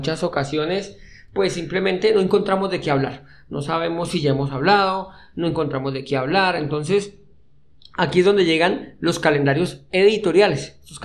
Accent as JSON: {"language": "Spanish", "country": "Colombia", "said": "Muchos saben pues que soy colombiano."}